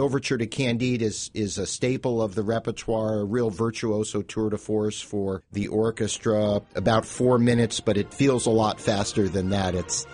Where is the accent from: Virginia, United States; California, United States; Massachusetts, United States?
Massachusetts, United States; I grew up in Massachusetts.